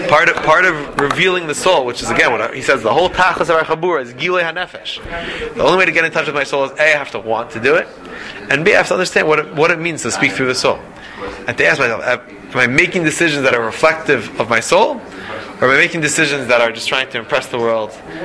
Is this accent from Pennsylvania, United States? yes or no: yes; Philadelphia, Pennsylvania, United States; I was in the YU library today and I saw a guy I grew up with in Philadelphia.